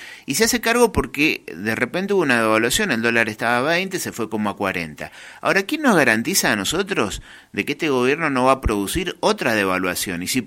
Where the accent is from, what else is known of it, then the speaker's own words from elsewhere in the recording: Argentina; ¿somos también los argentinos el Estado o hay que hacer un amparo nuevo?